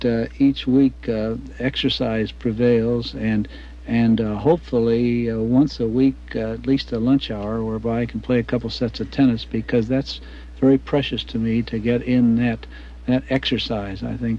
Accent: California, United States; still be able to say that I'm a Californian

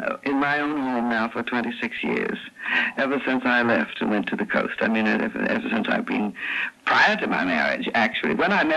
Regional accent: Waterbury, Connecticut, United States; I'm from a very large family. I'm one of the seven children. And I came from Waterbury, Connecticut, from a very large and interesting house full of fireplaces

